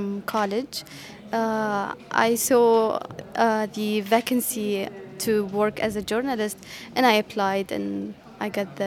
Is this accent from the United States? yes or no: no; Sana'a, Amanat Al Asimah, Yemen; English is a second language; also born or lived in Addis Ababa; I'm a journalist from Yemen. I was born in Addis Ababa, but I was just only born there, but I live and I spent all my life in Yemen, Sana'a, the capital